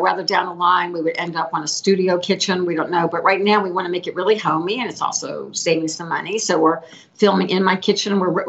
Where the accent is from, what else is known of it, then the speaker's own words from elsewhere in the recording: New Orleans, Louisiana, United States; because food was really important growing up in New Orleans.